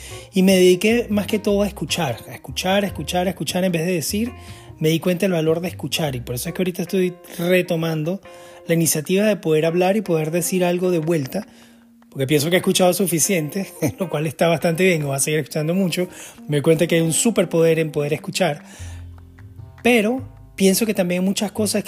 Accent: Venezuela; also born or lived in United States / London; now in Denmark; anteriormente he estado viviendo en otros países, obviamente soy de Venezuela, he estado viviendo en Estados Unidos, en distintas oportunidades, en distintos sitios, en Dinamarca, después en Londres y otra vez aquí en Dinamarca.

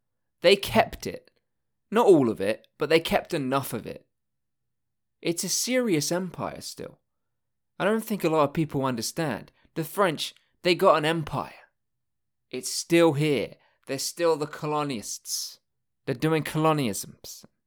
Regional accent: United Kingdom; I'm still a British person right now, so I'll say we. The British people, we should have kept some of Malaysia.

